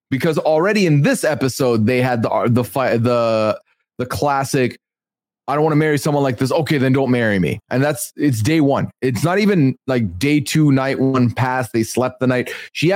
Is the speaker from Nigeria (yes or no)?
no; Dubai, United Arab Emirates; now in Canada; I grew up in Dubai in the Middle East, where the temperatures and the humidity are off the charts hot.